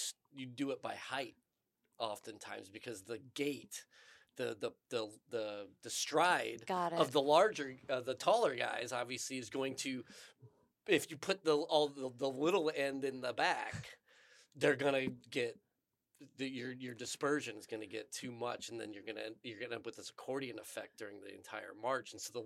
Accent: United States; born there; it's a shame when we were growing up that this idea that I was born in America wasn't enough of an identity factor for me to feel American.

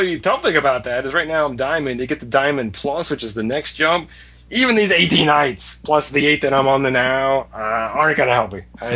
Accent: Columbus, Ohio, United States; found out there's a new play that's debuting in my hometown of Columbus, Ohio.

